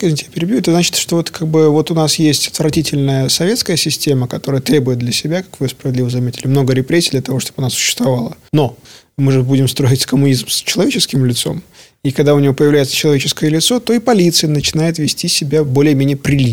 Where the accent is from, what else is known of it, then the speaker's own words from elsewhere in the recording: Belarus; Вот я свободный белорус.